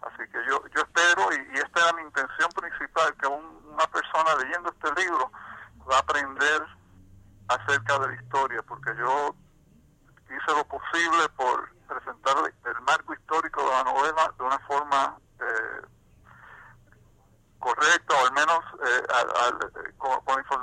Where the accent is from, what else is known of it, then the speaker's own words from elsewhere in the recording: Puerto Rico; yo nací y me crié en Puerto Rico y estudié a través de escuela superior en Puerto Rico.